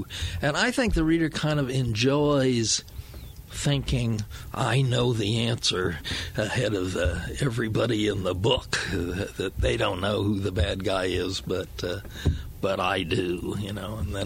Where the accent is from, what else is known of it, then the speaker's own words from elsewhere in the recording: Pleasantville, Iowa, United States; Well, back far enough, Pleasantville. Grew up in the that area and graduated from high school there. Went to the University of Iowa for 8 years until my father said I needed to get a job.